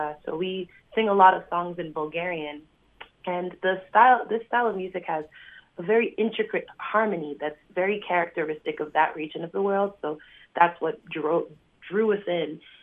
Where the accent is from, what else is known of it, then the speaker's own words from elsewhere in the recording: Boston, Massachusetts, United States; Yes, I'm from Boston.